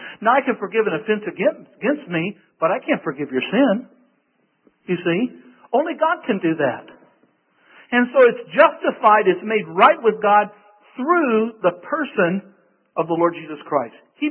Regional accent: Boonville, Missouri, United States; born there; I was born in 1958 on December 20th in a little hospital, St. Joseph Hospital in a little town called Boonville, Missouri.

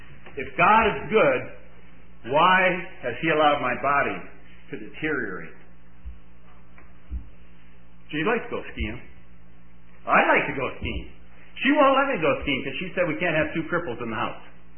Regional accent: Detroit, Michigan, United States; And, you know, I'm from Detroit, and, you know, that's kind of soul music and soul town

